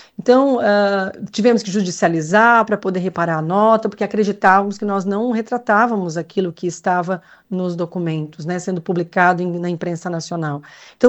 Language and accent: Portuguese; South Region, Brazil; que bom que nós somos do Sul, que bom que nós estamos aqui nesta região